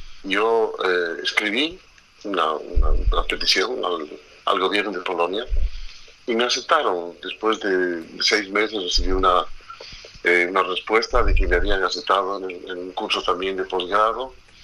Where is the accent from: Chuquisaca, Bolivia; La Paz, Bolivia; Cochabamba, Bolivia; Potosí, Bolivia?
La Paz, Bolivia; born there; Yo, bueno, nací en La Paz